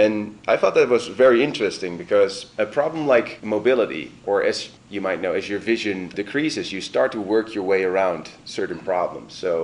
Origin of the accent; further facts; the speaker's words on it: Netherlands; These were people from my home country, the Netherlands